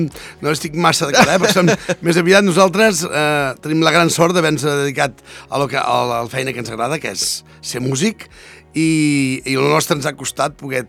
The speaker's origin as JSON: {"language": "Catalan", "town": "Besalú", "region": "Catalonia", "country": "Spain", "said": "Jo, per exemple, que sóc de Besalú, doncs, clar, era un poble petit"}